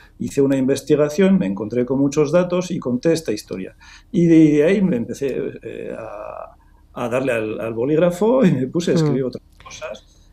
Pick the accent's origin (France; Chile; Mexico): France; Yo crecí en Francia y allí el cantar